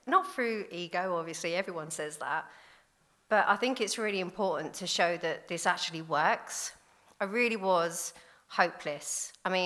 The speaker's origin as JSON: {"language": "English", "town": "Enfield", "region": "London", "country": "United Kingdom", "said": "I come from a large family. I come from Enfield originally, which is North London, and I don't come from the nice bit. It is like, you know, proper council estate. It's full of drugs, full of violence, crime."}